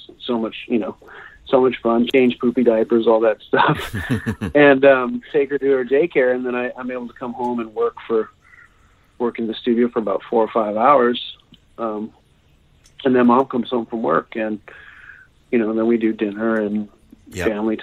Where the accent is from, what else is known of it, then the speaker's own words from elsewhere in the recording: Sacramento, California, United States; I'm from California, so right. I'm back in Sacramento where I'm from.